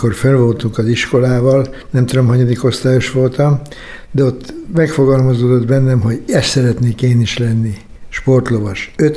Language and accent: Hungarian; Kóka, Pest, Hungary; vissza kell mennem a születésemhez, 1944. Gyerekkoromban Kókán jártam az általános iskolát